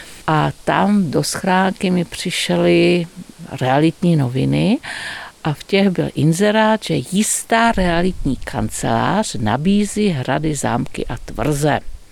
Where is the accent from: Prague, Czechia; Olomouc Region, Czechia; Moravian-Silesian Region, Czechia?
Moravian-Silesian Region, Czechia; Ostrava; protože původně jsem Ostravačka